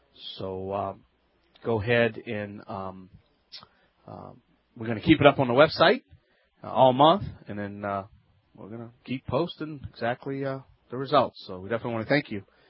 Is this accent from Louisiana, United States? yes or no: yes; Louisiana, United States